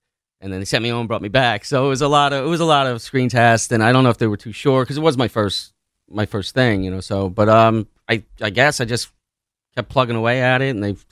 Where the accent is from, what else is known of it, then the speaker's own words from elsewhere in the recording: New Jersey, United States; But he was from Florida. I was from Jersey, so it was kind of hard to keep in contact.